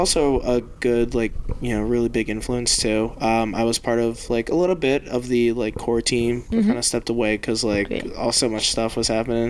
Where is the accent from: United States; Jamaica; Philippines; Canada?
Philippines; and also I'm Filipino, so it's like Christianity just runs